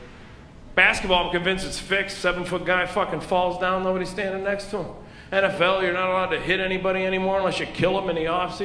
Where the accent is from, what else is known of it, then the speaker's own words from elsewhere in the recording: Cleveland, Ohio, United States; I like that this is a hockey town, because, yeah, I'm from Cleveland, but I'm a hockey fan.